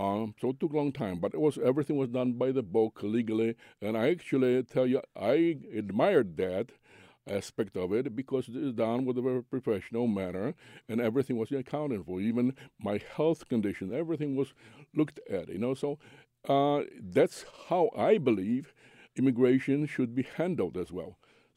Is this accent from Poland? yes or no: yes; Poland; being raised on that communist system, I noticed how the system works